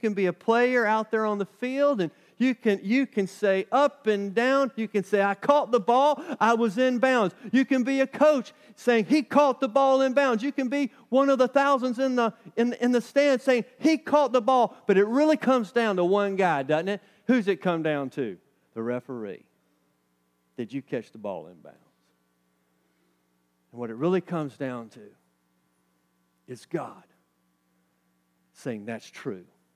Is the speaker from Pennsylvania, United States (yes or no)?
no; North Carolina, United States; accent: Carolina; she says my Carolina accent goes into overdrive. It's hard for me to deny where I come from.